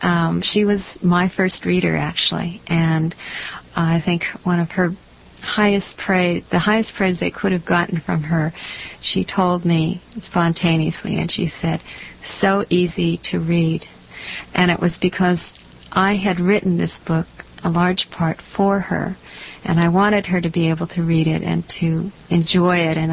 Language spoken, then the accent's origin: English; United States; even though I'm very American and I stood out like a sore thumb in China